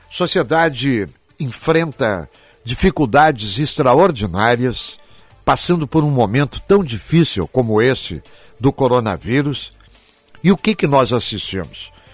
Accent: Brazil; eu sou brasileiro, eu defendo a minha pátria

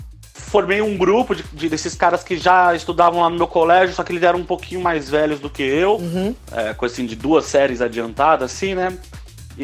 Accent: Pernambuco, Brazil; Eu sou pernambucano, né?

